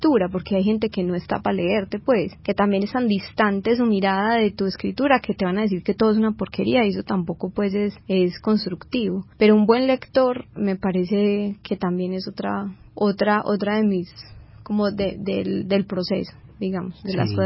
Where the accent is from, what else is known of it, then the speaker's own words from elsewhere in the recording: Colombia; que somos 20 escritoras colombianas hablando sobre el cuerpo